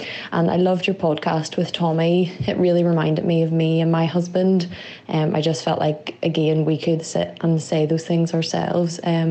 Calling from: Northern Ireland, United Kingdom; Hi, Ashley. … I'm listening from Northern Ireland.

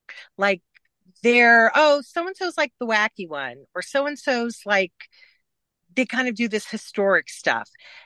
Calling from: Payson, Utah, United States; I am calling in from the Walmart parking lot in Payson, Utah.

